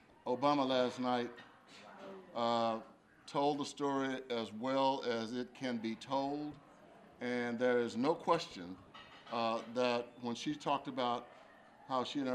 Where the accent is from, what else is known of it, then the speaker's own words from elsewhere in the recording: Dallas, Texas, United States; born there; now in Missouri, United States; I'm not a native Missourian. I got there as soon as I could. I was born in Texas, just outside of downtown Dallas, probably 40-minute drive from the place where the tragedies took place a couple of weeks ago.